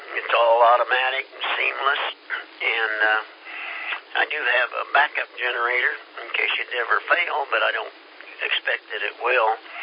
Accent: Kansas, United States; I was looking at my old home state up there, Kansas, southeastern Kansas.

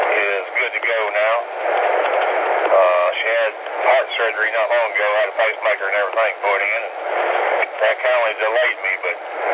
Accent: West Virginia, United States; moved away as an adult; I'm originally from West Virginia myself, and I moved down here 3 months into '99, been here ever since.

